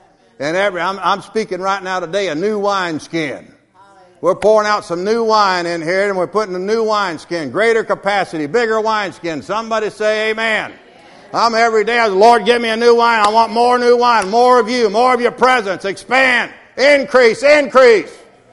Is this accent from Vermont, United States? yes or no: no; Georgia, United States; also born or lived in Florida; You know what's funny is I came from Georgia and Florida.